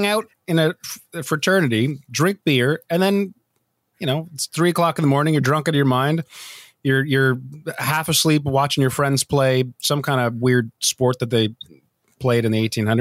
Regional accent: the Maritimes, Canada; accent: Maritime; But yeah, that's my story of my Maritime accent coming up when I drink.

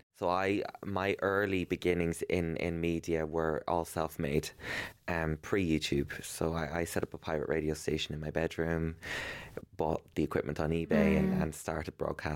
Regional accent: Ireland; I think growing up in Ireland as a young gay boy with a weird name and a kind of an unusual personality

